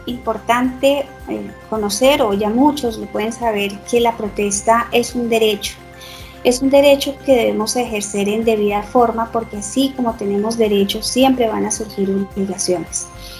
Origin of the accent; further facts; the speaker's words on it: Colombia; aquí realmente somos nación, somos un pueblo, somos Colombia, somos colombianos.